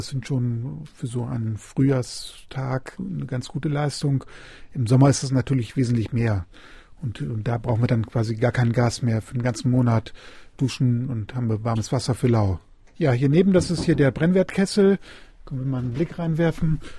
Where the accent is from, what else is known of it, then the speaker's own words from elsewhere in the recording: Northern Germany, Germany; now in Düsseldorf, Germany; Wir kommen ja ursprünglich aus Norddeutschland, da ist es schon schlecht, ohne Auto sich fortzubewegen.